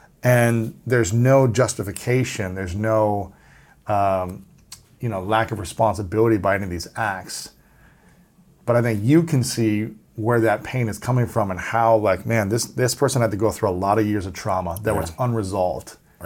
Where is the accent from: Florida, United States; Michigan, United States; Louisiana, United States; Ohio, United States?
Ohio, United States; You know, I grew up in Ohio, was never, you know, share with me how you feel.